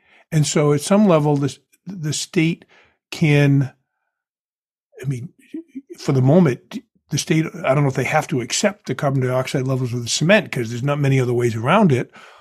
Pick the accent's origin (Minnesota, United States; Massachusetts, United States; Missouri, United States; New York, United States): Massachusetts, United States; New Bedford; I mean, I grew up in New Bedford, where there's lots of mills.